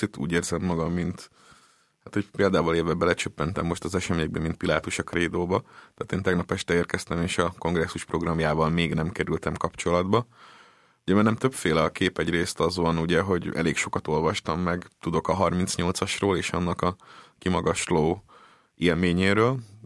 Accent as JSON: {"language": "Hungarian", "region": "Upper Hungary", "country": "Slovakia", "said": "mi otthon a Felvidéken"}